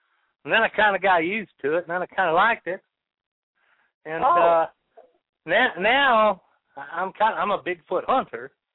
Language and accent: English; Louisiana, United States; I hail from Louisiana.